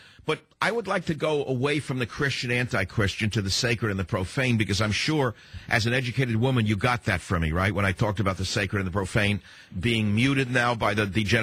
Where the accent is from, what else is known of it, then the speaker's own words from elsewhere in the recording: San Francisco, California, United States; Now let's go across the country to my hometown of San Francisco.